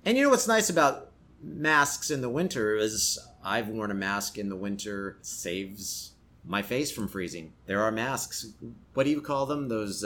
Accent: California, United States; now in New York, United States; When I got here 12 years ago, I'm from California, so there was very little rain. And once I started living with you here in New York, I had to walk in the rain or jog in the rain.

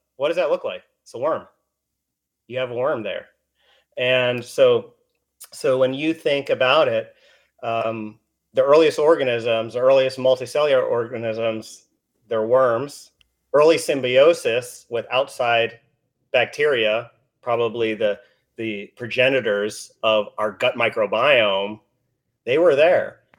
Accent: New York City, New York, United States; born there; And so I was born in Spanish Harlem.

